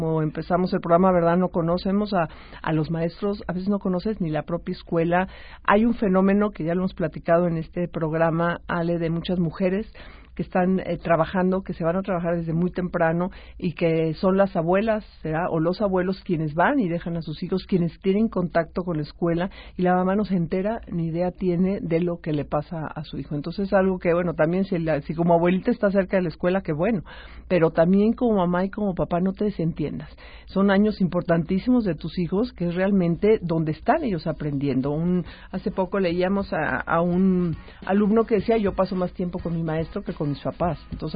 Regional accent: Mexico; para realmente que mejoremos como mexicanos, tenemos que apostarle a la educación.

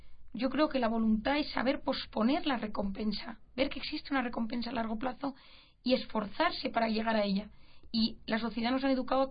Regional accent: Spain; moved away; al menos en mi país, en España, tuvo muchísima resonancia

